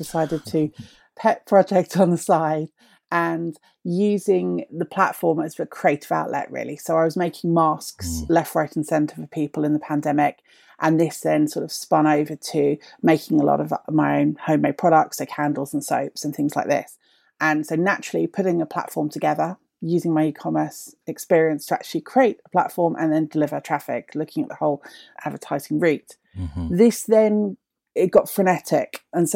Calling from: East of England, United Kingdom; I'm based in Suffolk in the UK.

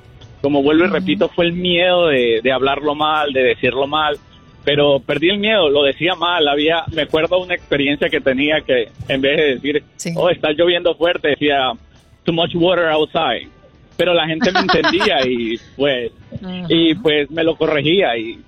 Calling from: New Jersey, United States; Desde New Jersey, ¿cómo estás?

